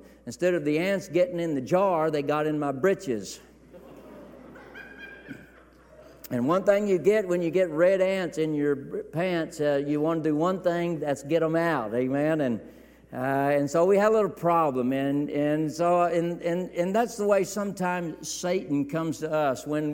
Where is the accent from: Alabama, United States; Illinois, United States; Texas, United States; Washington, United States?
Texas, United States; Kermit; Now, I'm from West Texas. Probably couldn't tell I was from Texas because of my accent.